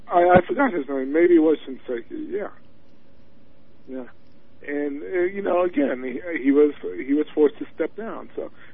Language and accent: English; New York, United States; I try not to tell them I was originally from New York.